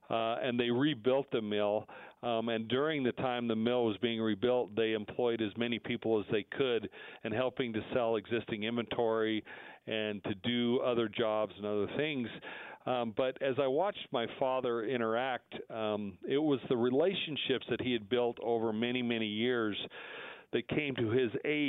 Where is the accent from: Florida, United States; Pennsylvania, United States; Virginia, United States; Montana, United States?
Montana, United States; Yeah, like I said, I grew up in Montana, and my father was a World War II veteran and started working at a sawmill in Montana